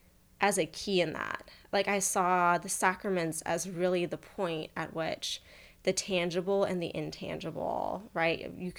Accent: California, United States; I grew up in Marin County. There's so much in Marin County, so much in the Bay Area

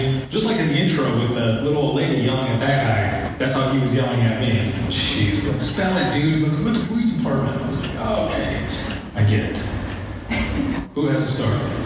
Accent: Michigan, United States; also born or lived in Florida; when I moved from Michigan, or from Florida back to Michigan, back home, and I was working there

